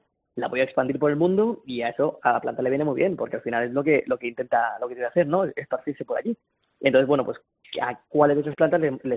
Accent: Madrid, Community of Madrid, Spain; Porque yo soy de Madrid

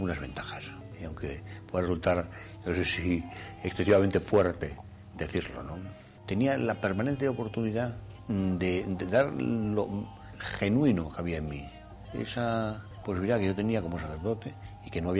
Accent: Ciudad Real, Castilla-La Mancha, Spain; born there; also born or lived in Madrid; Nací en Ciudad Real, digamos al principio de los años 50, del siglo pasado ya. Me trasladé a Madrid

